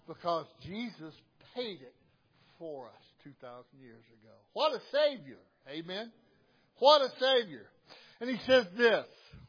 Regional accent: the South, United States; I'm from the South. And where I'm from, there is such a thing as a race barrier.

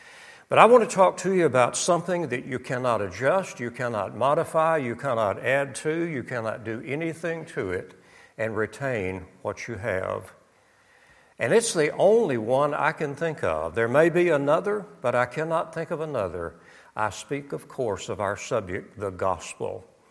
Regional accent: Arkansas, United States; We had Ouachita Valley, where I grew up in Ouachita County, Arkansas.

